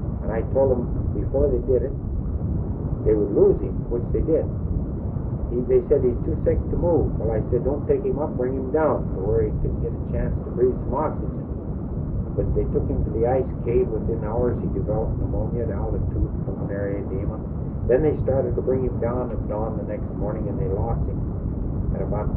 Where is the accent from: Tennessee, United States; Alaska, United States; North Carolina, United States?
Alaska, United States; Anchorage; Anchorage.